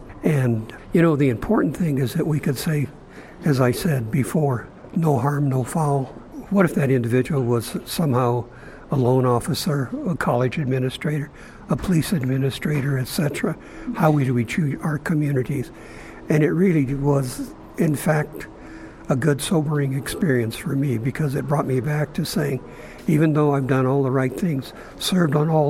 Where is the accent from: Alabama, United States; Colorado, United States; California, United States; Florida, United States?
Colorado, United States; Boulder; I grew up in Boulder, attended the Catholic school, Boulder High, and the university.